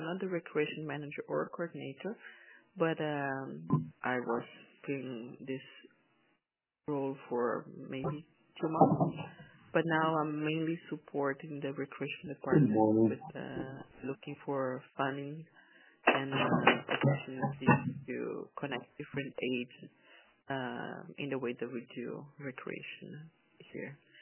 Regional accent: Brazil; now in Cambridge Bay, Canada; I live in Cambridge Bay, Nunavut. I've been here for the past 3 years. I'm originally from Brazil, but I have been living here in Canada for the past 12 years.

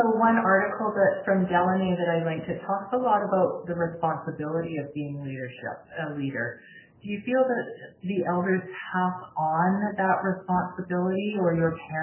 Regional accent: Vancouver, British Columbia, Canada; the sense of time is different in the North than like I grew up in Vancouver.

